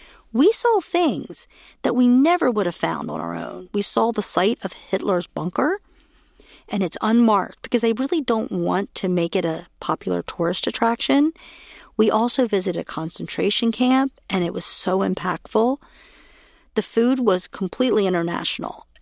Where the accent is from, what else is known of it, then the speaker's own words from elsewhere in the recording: United States; So yes, we are very American, and very sometimes embarrassing